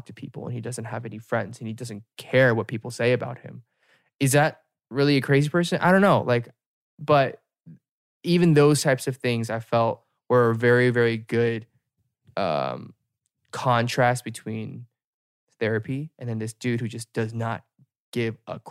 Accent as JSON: {"language": "English", "country": "United States", "said": "Which to me, as an American, is the craziest thing, right?"}